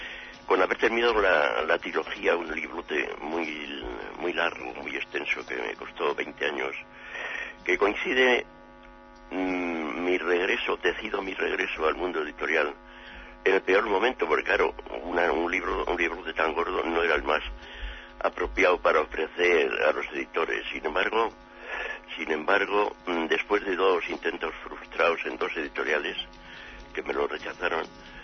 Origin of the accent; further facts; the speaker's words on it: Basque Country, Spain; Soy escritor vasco